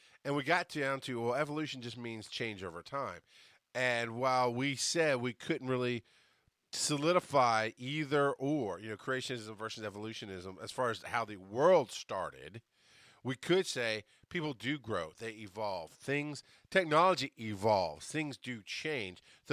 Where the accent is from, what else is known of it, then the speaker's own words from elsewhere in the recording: the South, United States; He was a New Englander, and I'm a Southerner.